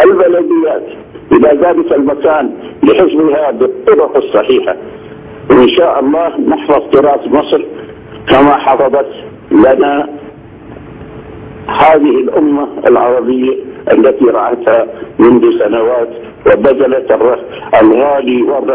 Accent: Sharjah, United Arab Emirates; هذا جزء من رد الجميل من مصر علينا نحن وخاصة أبناء الشارقة

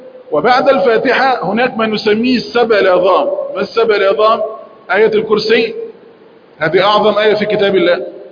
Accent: Egypt; ونحن كمصريين لنا منهاج

